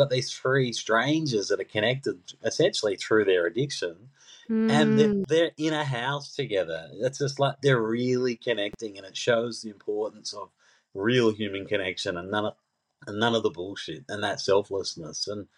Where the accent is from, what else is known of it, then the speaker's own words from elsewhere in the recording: Mount Druitt, New South Wales, Australia; as a kid, you know, I grew up in Mount Druitt, right?